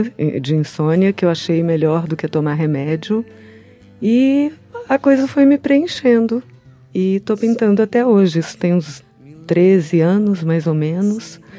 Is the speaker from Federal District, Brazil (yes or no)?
yes; Brasília, Federal District, Brazil; Eu nasci em Brasília. É mesmo? É, sou daqui.